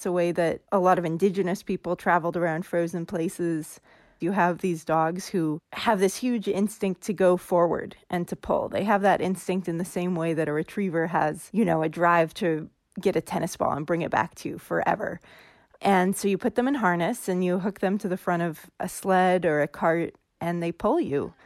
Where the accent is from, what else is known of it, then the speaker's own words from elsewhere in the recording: California, United States; I grew up in California, and I was always obsessed with sled dogs.